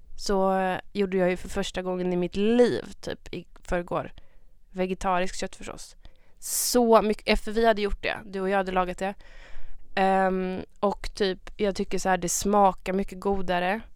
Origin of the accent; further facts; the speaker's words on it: Gothenburg, Västra Götaland County, Sweden; Just när jag är från Göteborg också.